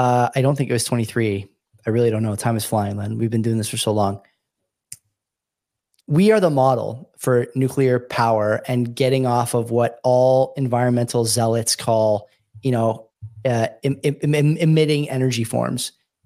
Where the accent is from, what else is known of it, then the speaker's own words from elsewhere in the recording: Canada; I live in a place where power is important. You know, we're Canadian.